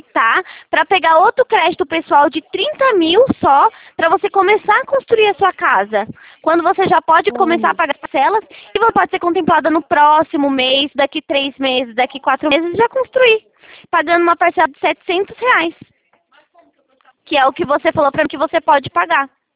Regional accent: Itatiba, São Paulo, Brazil; Não, eu sou de Itatiba, São Paulo.

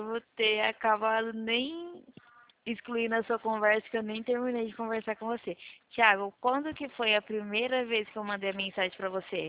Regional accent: Presidente Prudente, São Paulo, Brazil; Eu sou de Prudente

